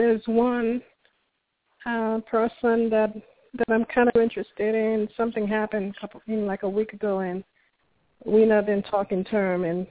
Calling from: Florida, United States

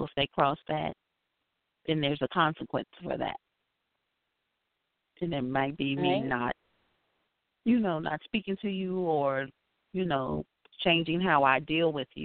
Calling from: Illinois, United States; I'm calling from Illinois.

